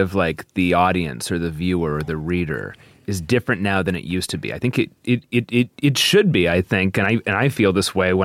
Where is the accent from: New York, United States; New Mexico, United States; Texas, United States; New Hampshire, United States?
New Mexico, United States; Santa Fe; When I was an adolescent, I grew up in Santa Fe.